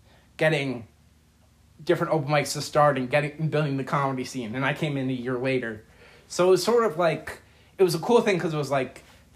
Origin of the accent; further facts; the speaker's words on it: Wall Township, New Jersey, United States; now in Ocean, United States; Well, I'm from Wall Township. I live in Ocean now